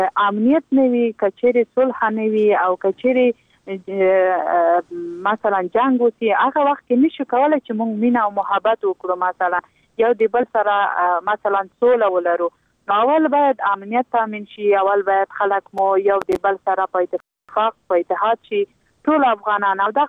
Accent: Logar, Afghanistan; زه په خپله دغه لوګر ولایت څرنګه چې زما د پلار ولایت او زما ټاټوبی دی، دغه ولایت چې دی ډېر وروسته پاتې دی

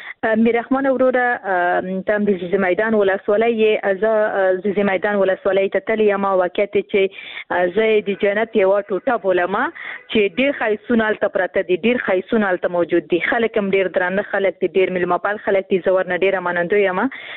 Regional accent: Khost, Afghanistan; زه هم د خوست یم،

